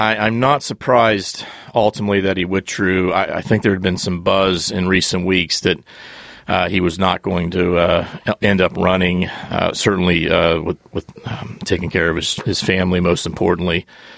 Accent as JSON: {"language": "English", "region": "Ohio", "country": "United States", "tie": "born or raised there", "said": "I'm a UC grad, but I grew up in Southeast Ohio, so... Big Marshall football."}